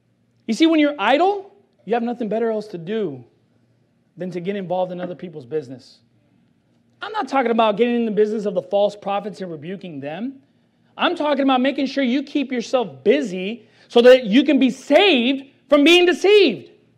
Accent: Los Angeles, California, United States; Well, I come from Los Angeles where there's a lot of Hispanics, and we call it being a chismosa.

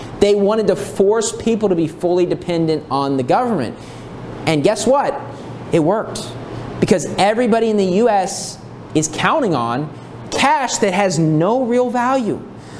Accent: United States; I grew up in the U.S.

